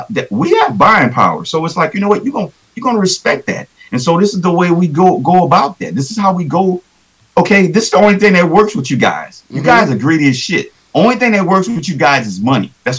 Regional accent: New Orleans, Louisiana, United States; I'm from New Orleans, been to Houston, been to all these other cities, been all over this country.

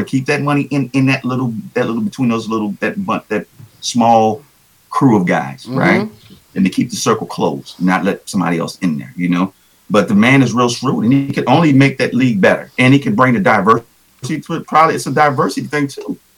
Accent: New Orleans, Louisiana, United States; I'm from New Orleans, been to Houston, been to all these other cities, been all over this country.

